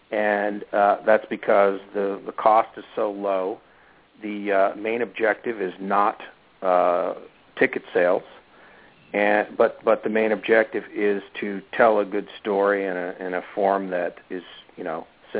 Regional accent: Chambersburg, Pennsylvania, United States; I utilize South Central PA in my hometown of Chambersburg and Gettysburg and Fayetteville to because A, I know it so well, I live there.

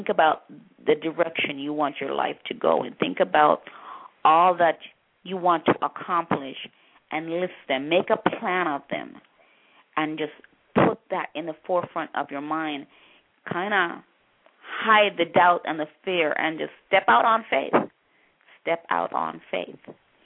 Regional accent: Jamaica; growing up in Jamaica, when anybody died, it was always a big celebration.

